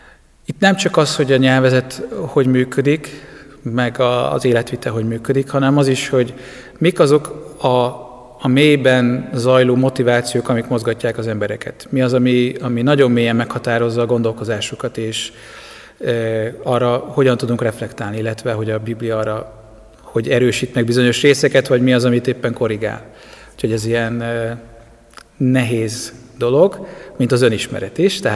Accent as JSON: {"language": "Hungarian", "town": "Debrecen", "region": "Hajdú-Bihar", "country": "Hungary", "tie": "born or raised there", "said": "Debrecenben születtem, ott nőttem fel"}